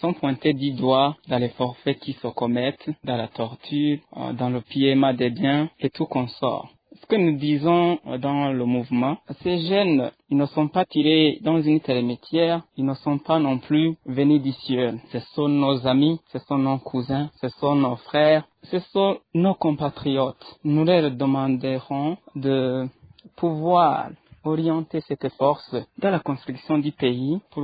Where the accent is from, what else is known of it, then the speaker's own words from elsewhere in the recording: Burundi; ici chez nous au Burundi